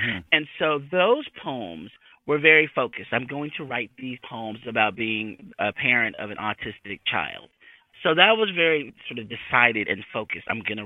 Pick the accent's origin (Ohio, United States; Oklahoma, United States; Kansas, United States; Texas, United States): Oklahoma, United States; Enid; my growing up in Enid and the social, cultural, political dynamics of growing up in Enid in the 60s and 70s and 80s.